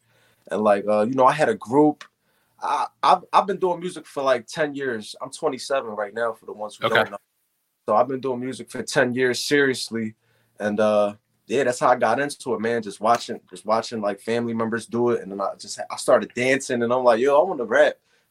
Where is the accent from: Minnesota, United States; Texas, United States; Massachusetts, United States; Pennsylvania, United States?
Pennsylvania, United States; Philadelphia; Yeah. I lived in Northeast Philly. I lived everywhere in Philly, but I was born and raised in North Philly.